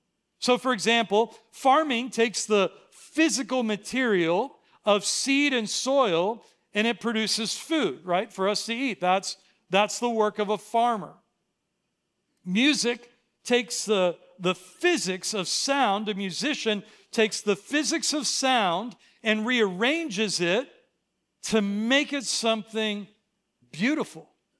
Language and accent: English; Pittsburgh, Pennsylvania, United States; Growing up in Pittsburgh, it was a blue-collar ethos of a city. You know, my grandfather was a steel worker. My dad worked at Nabisco making Oreos.